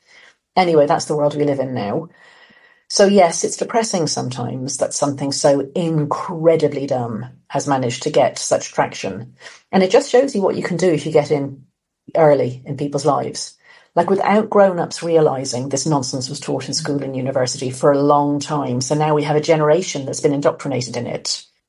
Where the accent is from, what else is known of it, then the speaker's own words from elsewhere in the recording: Ireland; obviously I'm Irish, she's Irish too.